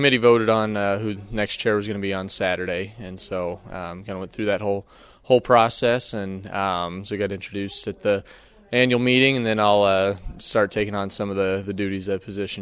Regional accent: Nebraska, United States; I'm a farmer from South Central Nebraska.

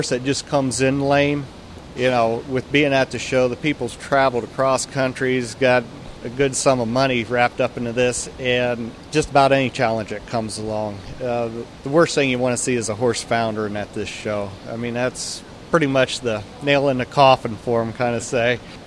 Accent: Ohio, United States; now in Texas, United States; I'm originally from Ohio. I moved down to North Texas 10 years ago

